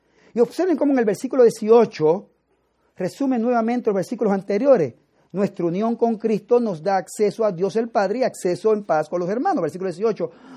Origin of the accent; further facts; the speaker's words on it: Puerto Rico; now in United States; yo soy de Puerto Rico, yo no nací aquí en los Estados Unidos.